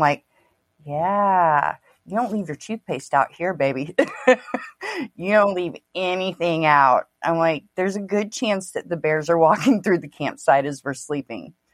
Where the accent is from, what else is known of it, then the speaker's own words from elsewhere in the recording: Oklahoma, United States; I grew up so country, though. I mean, I'm from Oklahoma originally, and, you know, even out here, we live pretty rural most of the time.